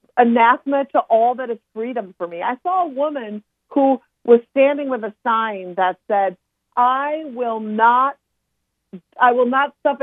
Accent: Minnesota, United States; It's so fascinating because me being born and raised in Minnesota, I just love talking to your audience

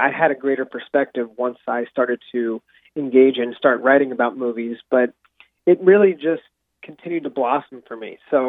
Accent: Seattle, Washington, United States; I grew up in Seattle for most of my life

